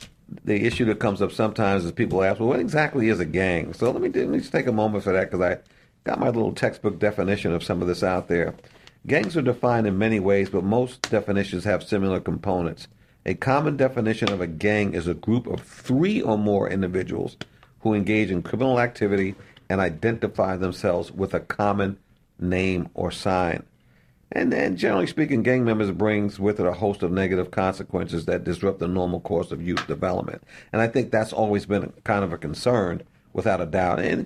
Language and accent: English; New York, United States; Okay, I'm from New York, so I'll let you know. It's New York, all right?